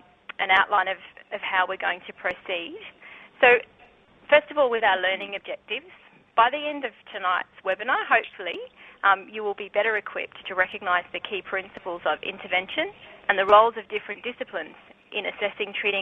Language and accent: English; Queensland, Australia; So I'm from Queensland